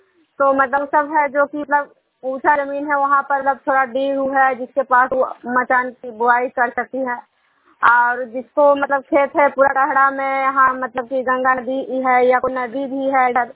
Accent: Bihar, India; मैं बिश्नुपुर ग्राम खजर पंचायत नालंदा जिला नक्सा प्रखंड की निवासी हूँ।

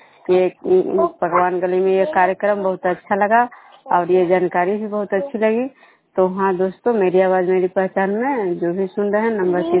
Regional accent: Bihar, India; Programme खुदरा पंचायत नालंदा जिला नगर नौसा प्रखंड के निवासी हूँ।

